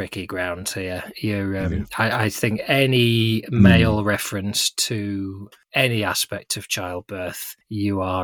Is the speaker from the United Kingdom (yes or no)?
yes; England, United Kingdom; He doesn't know I'm English.